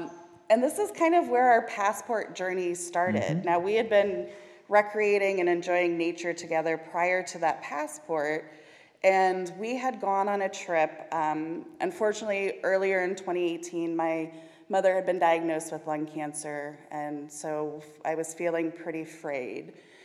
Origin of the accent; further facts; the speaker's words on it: United States; I grew up on Lake Erie.